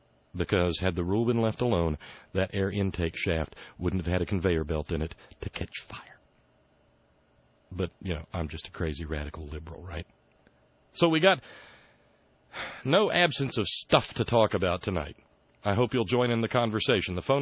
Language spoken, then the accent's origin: English; Alabama, United States; now in West Virginia, United States; When I grew up in Alabama, every year when we would take our holiday to come up here and visit relatives